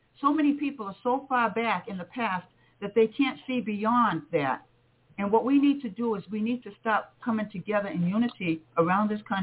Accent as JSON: {"language": "English", "region": "Massachusetts", "country": "United States", "tie": "born or raised there", "said": "When I was a kid growing up on Cape Cod, when we listened to the news, it was not news about other countries. It was pretty much news about Massachusetts, right?"}